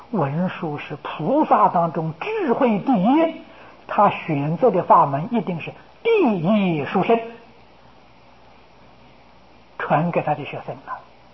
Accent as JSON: {"language": "Chinese", "country": "China", "said": "我们中国人常说先入为主啊，第一个老师很重要啊。"}